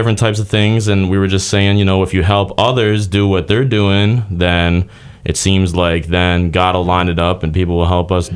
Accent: New York, United States; I'm from near Utica.

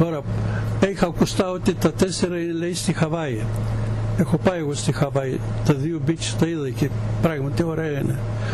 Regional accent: Greece; 3 μήνες στο Μασατσούσετ και 6 μήνες στην Ελλάδα, στο χωριό μου.

